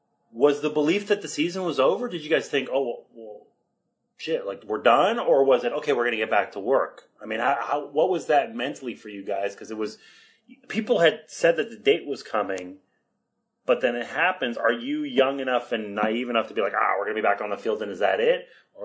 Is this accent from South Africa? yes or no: no; Montreal, Quebec, Canada; even though I was born and raised in Montreal